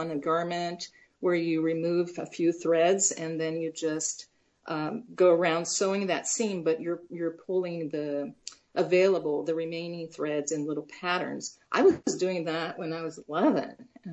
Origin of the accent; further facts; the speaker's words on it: Brazil; moved away; I was born in Brazil. I was born and raised in Brazil. So until recently, I could claim that I lived half of my life in Brazil and half here.